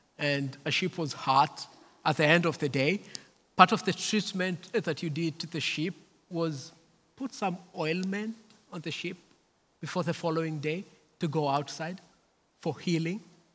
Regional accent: Kenya; first language Kamba; English is a second language; I always like when I read Psalm 23 in my native language, which is Kamba, because the emphasis of verses 6 is just beautiful.

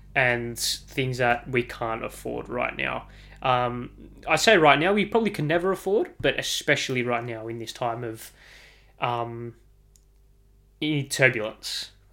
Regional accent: Australia; So you can tell I'm Aussie.

